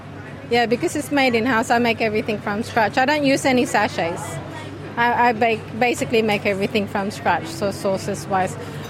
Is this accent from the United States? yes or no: no; Philippines; Because she's Vietnamese and I'm Filipino and my mom's got a bit of a Spanish background and Chinese.